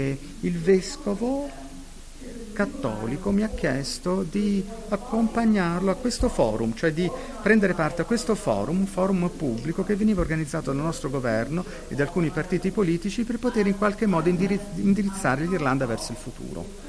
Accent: Belfast, Northern Ireland, United Kingdom; Italian is a second language; sono cresciuta a Belfast, dove i cattolici venivano, diciamo, privati di alcuni diritti, perché i protestanti, diciamo così, erano la maggioranza

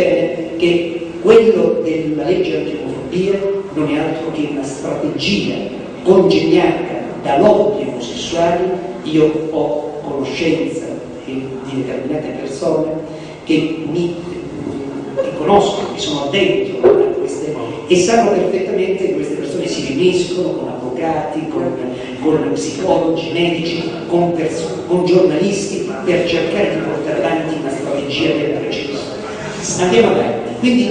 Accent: Calabria, Italy; io sono del sud, sono calabrese come voi, e sapete che noi veniamo considerati arretrati come meridionali, no?

